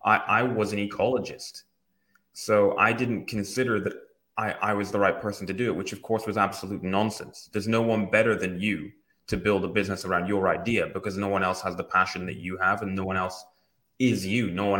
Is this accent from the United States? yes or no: no; Aberdeen, Scotland, United Kingdom; I remember I'm from Aberdeen, right? We're really tight up here.